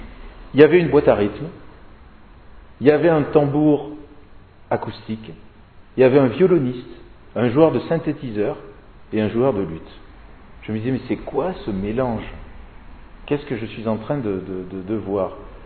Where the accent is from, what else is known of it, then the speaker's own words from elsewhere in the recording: Gascony, France; also born or lived in Lyon; puisque j'étais à Lyon et je venais de la Gascogne natale.